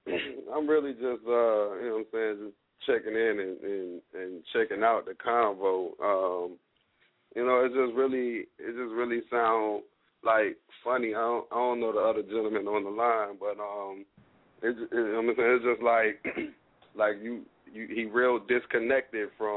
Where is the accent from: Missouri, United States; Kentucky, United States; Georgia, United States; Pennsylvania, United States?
Georgia, United States; College Park; Okay, I grew up in College Park, Georgia. You know what I'm saying?